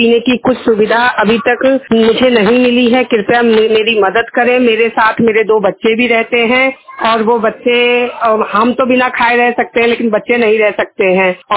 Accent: Uttar Pradesh, India; now in Haryana, India; मैं यूपी की रहने वाली हूँ। मैं हरियाणा में पिछले 12 साल से रहती हूँ।

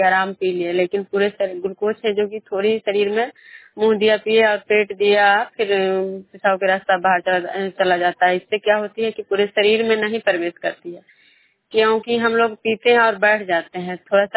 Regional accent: Vishnupur, Bihar, India

